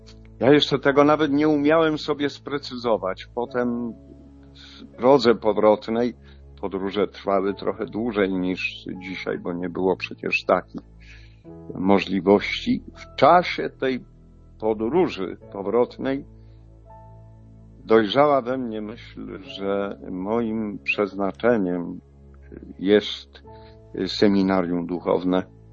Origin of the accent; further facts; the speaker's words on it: Gdynia, Pomeranian Voivodeship, Poland; bo ja z Gdyni pochodzę.